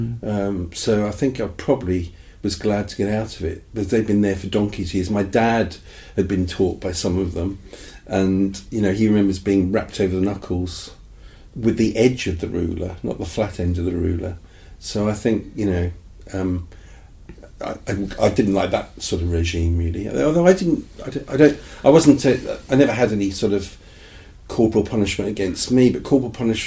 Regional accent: Guernsey; because where I was born in Guernsey, we had a selective system

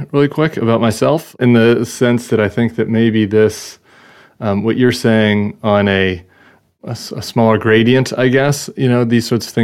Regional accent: Colorado, United States; I'm from Colorado. I went to school at GW in the Northeast. I was visiting Ole Miss.

